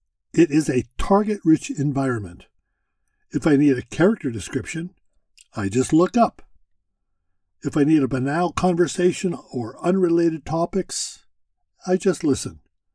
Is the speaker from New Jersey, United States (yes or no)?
no; Centralia, Washington, United States; in an old gentleman's club called the Olympic Club Restaurant and Hotel in my hometown of Centralia, Washington.